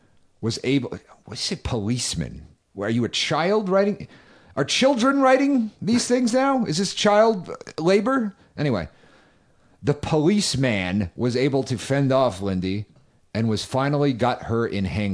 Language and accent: English; Northeast, United States; I'm from the Northeast. We don't have a big fucking barbecue culture there, you know? It's not the South.